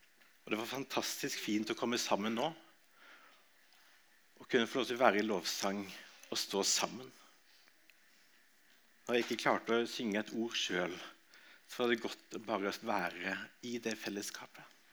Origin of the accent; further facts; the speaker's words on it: Southern Norway, Norway; Eller som sørlending, så kan jeg kjenne meg igjen i et dikt